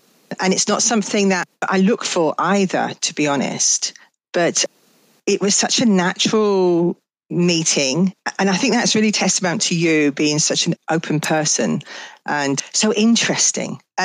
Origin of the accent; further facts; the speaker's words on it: Exeter, South West England, United Kingdom; also born or lived in Plymouth, United Kingdom / West Sussex, United Kingdom; I'm from Devon in the southwest of England, Exeter, actually. My whole family are still there.